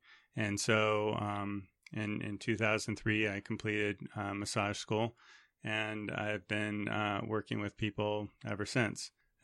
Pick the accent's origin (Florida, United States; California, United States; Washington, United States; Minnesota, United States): California, United States; Los Angeles; born there; Well, I was born here in Los Angeles